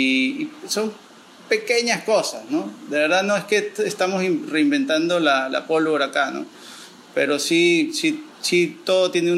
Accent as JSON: {"language": "Spanish", "country": "Venezuela", "said": "un flan o un quesillo venezolano, porque somos venezolanos"}